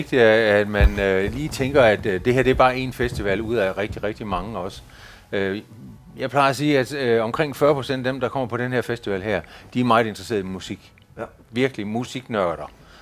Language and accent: Danish; Nibe, North Denmark Region, Denmark; der hvor jeg kommer fra, der har vi for eksempel noget, der hedder Nibe-festivalen